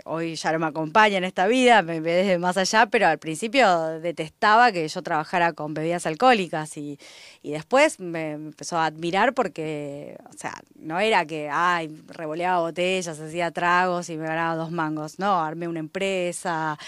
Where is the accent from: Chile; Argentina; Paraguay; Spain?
Argentina; Cipolletti, Río Negro; Soy oriunda de Cipolletti, vine a estudiar, no me alcanzaba la plata.